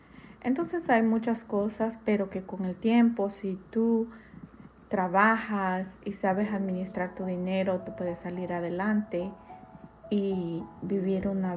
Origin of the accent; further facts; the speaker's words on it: Olancho, Honduras; Tengo 51 años y soy de Honduras, Centroamérica, de un lugar del departamento de Olancho.